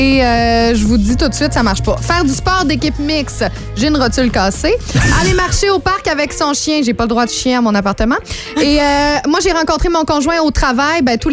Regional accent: Quebec, Canada; Tu sais, moi, je viens de l'Abitibi aussi. Ouais. Je viens d'une région où tout le monde est proche, puis où tout le monde se parle, puis où tout le monde se rencontre.

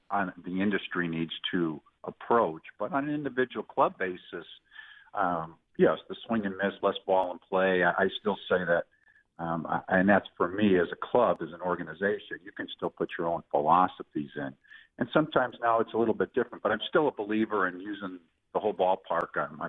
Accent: Chicago, Illinois, United States; I'm from Chicago, and we went to Comiskey Park at that time. We were Southsiders

